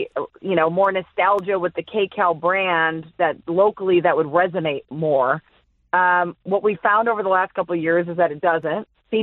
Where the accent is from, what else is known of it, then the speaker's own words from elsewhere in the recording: Minnesota, United States; Ooh, chicken and wild rice. See, I'm still Minnesotan.